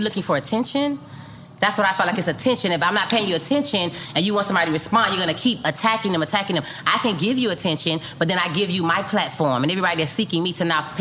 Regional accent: Miami, Florida, United States; but then I'm from Liberty City, Miami, Florida.

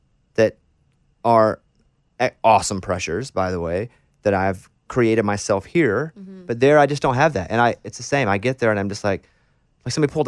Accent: Arkansas, United States; I'm from Arkansas, you know?

